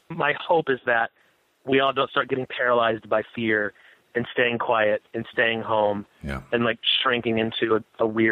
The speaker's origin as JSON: {"language": "English", "region": "Indiana", "country": "United States", "said": "I'm from Indiana."}